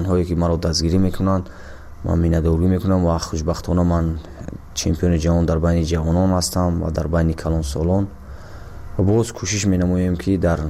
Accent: Vanj, Gorno-Badakhshan, Tajikistan; also born or lived in Dushanbe; من 1 ینوری سال 1993 در ناحیه ونج ولایت قطور کوهستانی بدخشان در جماعت دهات محمد لابلویف به دنیا آمدم

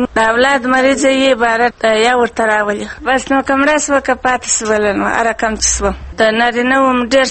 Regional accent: Helmand, Afghanistan; زه د هلمند یم.

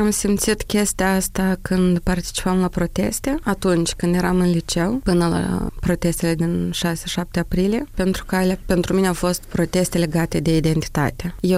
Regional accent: Moldova; accent: Moldovan; eu de rușinea accentului de aici am depus un super mega efort ca să scap de accentul moldovenesc de aici.

